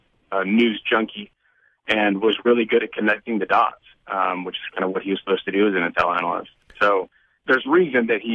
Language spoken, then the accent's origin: English; Tulsa, Oklahoma, United States; I am from Oklahoma, from Tulsa. I grew up in Tulsa